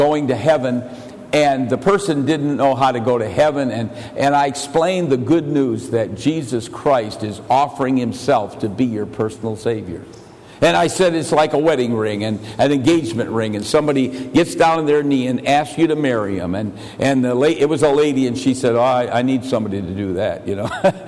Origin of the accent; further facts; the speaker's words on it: United States; And I said, "Look, I'm an American. Give me a chair."